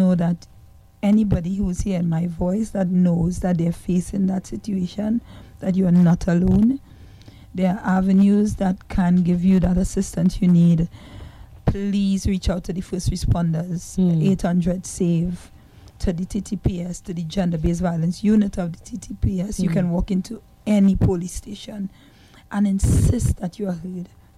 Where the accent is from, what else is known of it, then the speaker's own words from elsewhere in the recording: Point Fortin, Trinidad & Tobago; I'm back in my hometown, Point Fortin